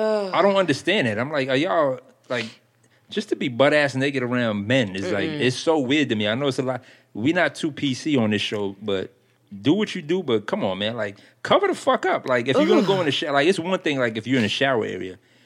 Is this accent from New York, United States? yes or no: yes; New York City, New York, United States; I grew up in the Bronx.